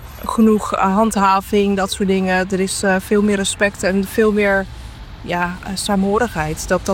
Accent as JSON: {"language": "Dutch", "region": "Randstad", "country": "Netherlands", "said": "Ik woon hier nu 2,5 jaar, bijna 3 jaar. Ik kom uit de Randstad vandaan"}